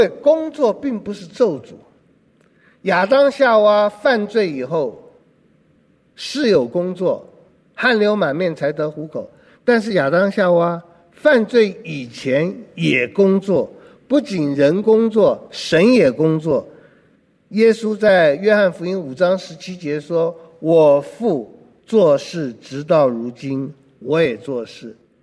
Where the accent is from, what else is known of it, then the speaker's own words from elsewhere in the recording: China; 我们中国人做生意赚钱也是这不要命的，非常勤快，非常勤劳。